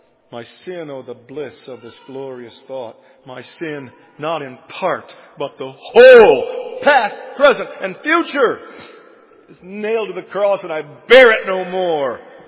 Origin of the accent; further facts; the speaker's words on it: Michigan, United States; I'm from Michigan. There we have the Great Lake, Lake Michigan.